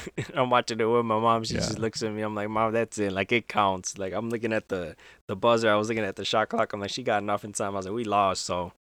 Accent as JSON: {"language": "English", "town": "Chicago", "region": "Illinois", "country": "United States", "said": "You know what? I'm doing all right. Like you said, I'm from Chi-Town."}